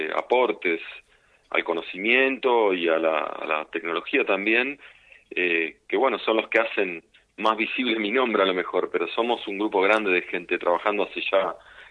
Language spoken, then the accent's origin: Spanish; Buenos Aires, Argentina; yo soy porteño de origen. Pero bueno, después de tanto tiempo acá, el país desde este lado se ve distinto.